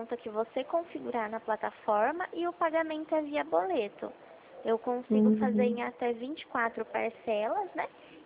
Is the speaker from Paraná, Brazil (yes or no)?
no; Itu, São Paulo, Brazil; eu sou de Itu.